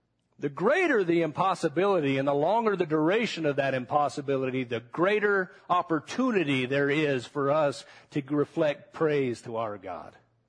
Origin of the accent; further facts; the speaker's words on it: United States; As an American, I think that's how we live to a large degree.